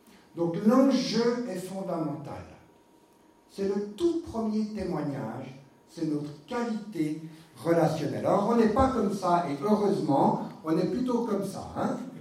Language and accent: French; Switzerland; je suis pas un narrateur américain, je suis suisse